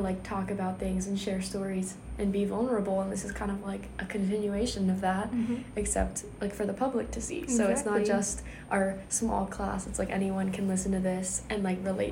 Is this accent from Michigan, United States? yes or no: no; Virginia, United States; he would always tell me that like UVA is like a good school because I'm from Virginia.